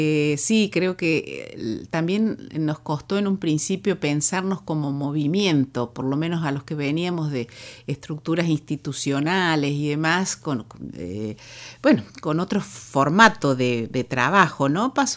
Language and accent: Spanish; Uruguay; now in Córdoba, Argentina; yo que soy uruguayo, recién venía a Córdoba